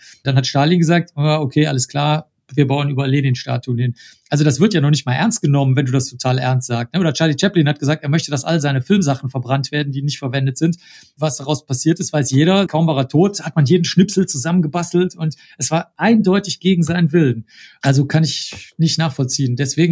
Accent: Cologne, North Rhine-Westphalia, Germany; Ich bin in Köln aufgewachsen. Das ist also nicht weit von hier.

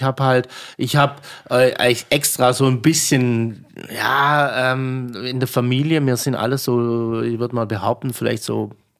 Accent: Baden-Württemberg, Germany; Aus Württemberg, ah, wo ist Württemberg? Und dann sagst du, ja, Stuttgart in der Nähe

